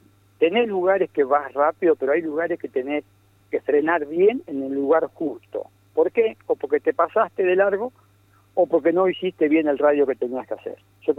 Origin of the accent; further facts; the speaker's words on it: Arrecifes, Buenos Aires Province, Argentina; also born or lived in Rojas; yo soy nacido en Roja, a distancia de 80 kilómetros de acá, pero muy chiquitito, ya mis padres se radicaron en Arrecife. Así que realmente nací en Roja, mi corazón y mi vida está hecho en Arrecife.